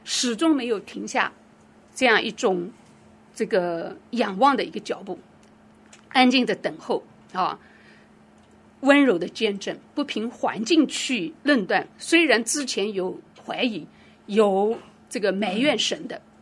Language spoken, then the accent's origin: Chinese; China; 我们中国人一般都是10个月到12个月对吧